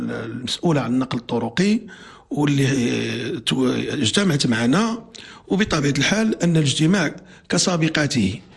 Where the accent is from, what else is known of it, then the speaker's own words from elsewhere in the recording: Morocco; المحطات ديال الوقود ولات كتزايد عندنا في المغرب